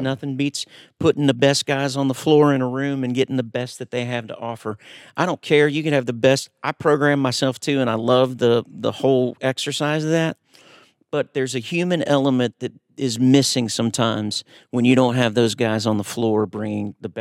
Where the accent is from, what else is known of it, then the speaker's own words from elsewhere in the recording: Ohio, United States; I grew up in Ohio, but we'd always come down to Nashville for summer vacations.